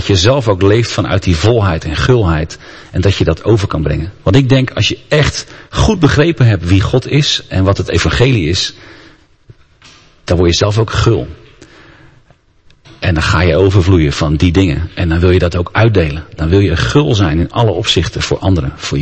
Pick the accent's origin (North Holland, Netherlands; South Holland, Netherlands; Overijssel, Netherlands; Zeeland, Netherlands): South Holland, Netherlands; Rotterdam; Ik ben Rotterdammer